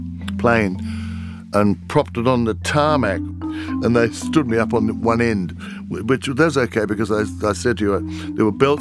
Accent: Australia; I'm from Australia. We're used to the heat.

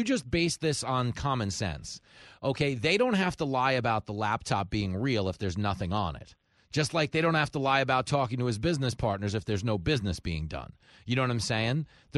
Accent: New York, United States; I had a girl that was my seventh grade girlfriend here in growing up on Long Island

